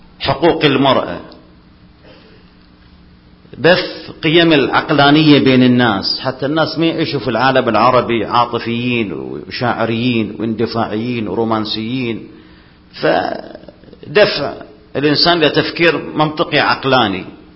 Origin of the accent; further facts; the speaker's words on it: Saudi Arabia; يعني تجي عندنا في السعودية القبائل ما زالت موجودة